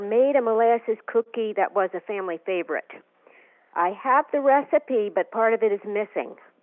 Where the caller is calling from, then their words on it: Rochester, Minnesota, United States; Rochester, Minnesota.